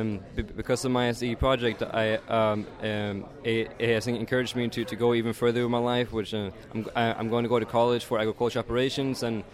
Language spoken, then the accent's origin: English; Sweden; now in United States; I'm 18 years old, and I was born in Sweden, where I started to do a lot of mechanical stuff in the village where I grew up. And when I moved to the United States